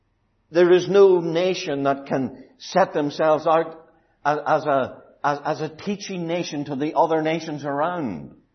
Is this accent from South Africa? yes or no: no; Ireland; Now, there are times when my Irish identity will show. When the rugby is on, I'm afraid I'm Irish through and through.